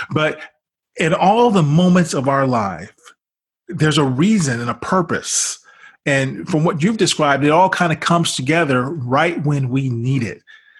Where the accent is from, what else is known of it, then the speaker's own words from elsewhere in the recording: Chicago, Illinois, United States; I must say also, I'm from Chicago. I grew up and Michael Jordan was the man.